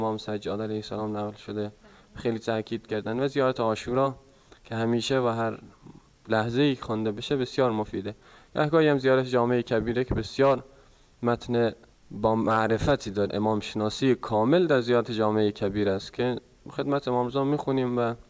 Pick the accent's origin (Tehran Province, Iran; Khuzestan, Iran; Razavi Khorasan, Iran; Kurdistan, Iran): Razavi Khorasan, Iran; Mashhad; چون ما مشهدی هستیم